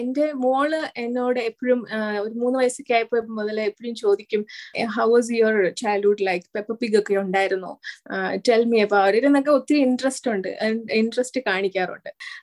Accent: Kerala, India; Okay, so ഞാൻ കേരളത്തിലാണ് ജനിച്ചതും വളർന്നതും.

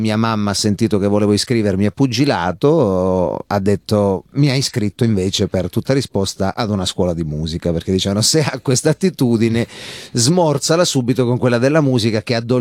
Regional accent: Acri, Calabria, Italy; io sostanzialmente sono un calabrese verace, sono nato ad Acri, in provincia di Cosenza.

